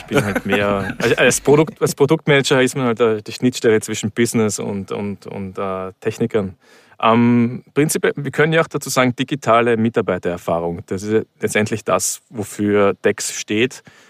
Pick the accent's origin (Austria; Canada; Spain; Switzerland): Austria; Vienna; moved away; man kann es vielleicht hören, ich komme ursprünglich aus Wien, wohne dort aber schon seit vielen Jahren nicht mehr, also ich bin seit Jahren ausgewandert, vor vielen Jahren